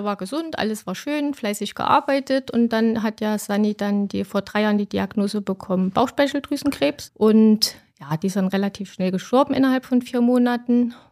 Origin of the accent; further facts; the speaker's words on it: Münchenbernsdorf, Thuringia, Germany; Also geboren sind wir in der Nähe von Gera in München-Bernsdorf.